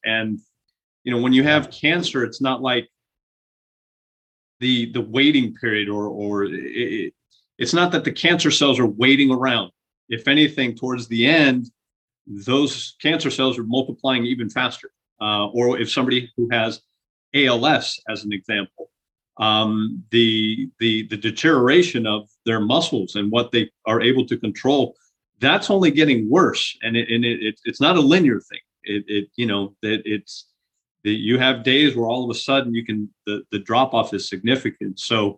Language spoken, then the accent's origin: English; California, United States; first language es; English is a second language; So born and raised in California, just outside of San Francisco. Actually, I am the son of immigrants. My first language happens to be Spanish. My parents were Cuban.